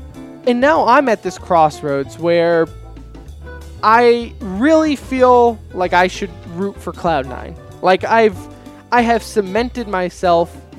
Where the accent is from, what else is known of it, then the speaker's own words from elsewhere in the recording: United States; I'm an American, Brett. You know, I was born and raised with freedom in my blood.